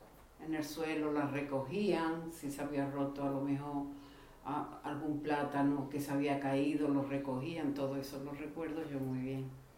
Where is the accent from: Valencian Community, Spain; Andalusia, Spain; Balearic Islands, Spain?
Andalusia, Spain; Seville; born there; Nací aquí en Sevilla el 16 de mayo del año 42.